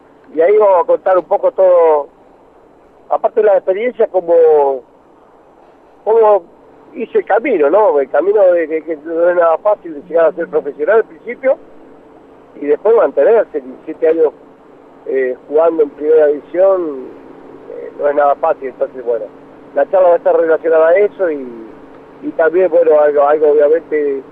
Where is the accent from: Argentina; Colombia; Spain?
Argentina; así somos los argentinos